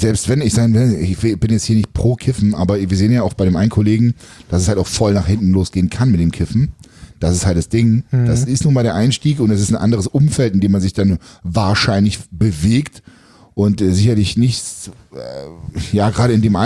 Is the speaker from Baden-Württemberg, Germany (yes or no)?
no; Berlin, Germany; Ja, ich bin weg. Ich bin aus Berlin raus.